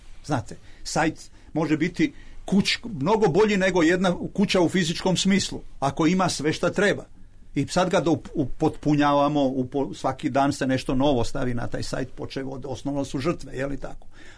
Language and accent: Serbian; Croatia; Mi, govorim sad u ime Srba iz Hrvatske, nema nas.